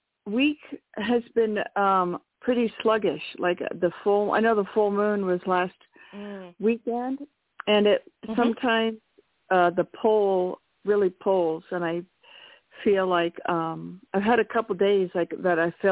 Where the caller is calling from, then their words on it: New Mexico, United States; in New Mexico.